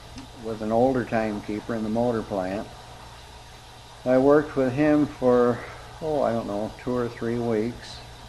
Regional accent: Lansing, Michigan, United States; Well, I was born in Lansing, the Sparrow Hospital, December 16th, 1927. And I started school at the Foster Avenue School out on Foster Avenue in 1932.

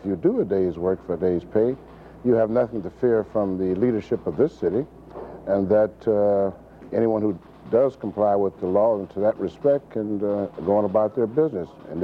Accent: Chicago, Illinois, United States; I was born and raised in Chicago. I know its problem. I know its communities. I know its people.

